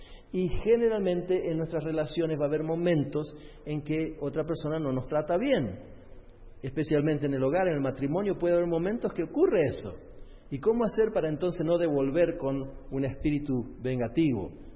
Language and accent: Spanish; Argentina; born there; Yo nací en Argentina, como ya algunos de ustedes saben, y eventualmente vivíamos en un lugar donde no había otros adventistas.